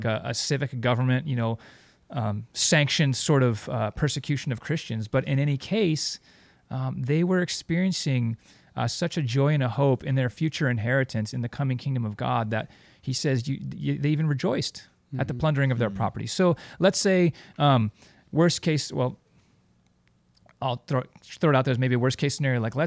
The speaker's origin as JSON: {"language": "English", "country": "United States", "said": "I am so American and entrenched in my like way of living"}